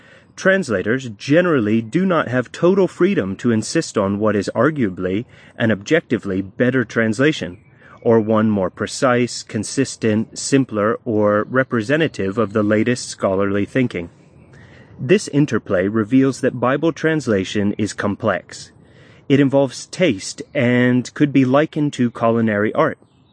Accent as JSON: {"language": "English", "country": "United States", "said": "As an American who has lived abroad for many years, I find this funny because it's true."}